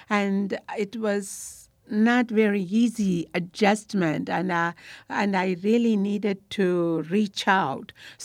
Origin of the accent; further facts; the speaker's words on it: India; when I was a child growing up in India, never went into the kitchen.